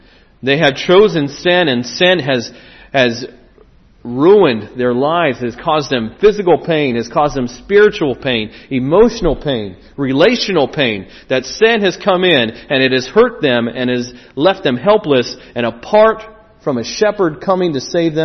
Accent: United States; As I mentioned, I'm from the United States, and we have an area in the U.S. in the center called the Midwest, and we call it the Corn Belt.

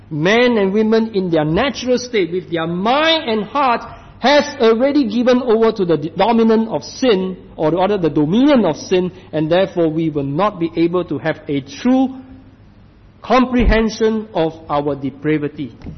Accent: Singapore; Back in my home country, in Singapore, in our church, in our denomination, we have not just one of such cases, many in the church.

